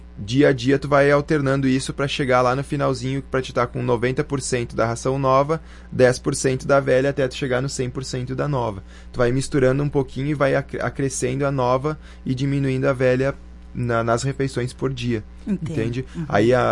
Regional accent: Brazil; Então, nós como brasileiros, que a gente dá jeito em tudo, nós temos que achar o nosso jeito para coisas positivas também, né?

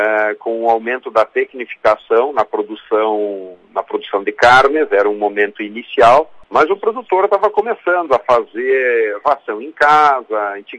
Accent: Sarandi, Brazil; Porque a gente é de Sarandi, a gente é filho da região, nós nos criamos aqui, a gente ama essa terra, essa comunidade que sempre nos acolheu tão bem

